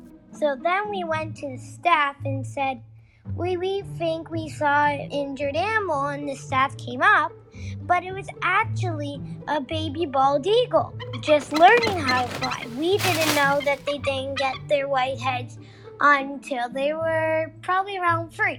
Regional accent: Halifax, Nova Scotia, Canada; I am from Halifax, Nova Scotia.

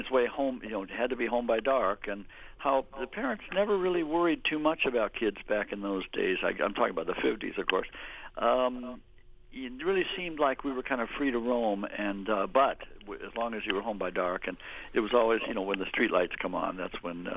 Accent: Whittier, California, United States; And where I grew up in near Los Angeles in a place called Whittier, California, we had quite a few hills.

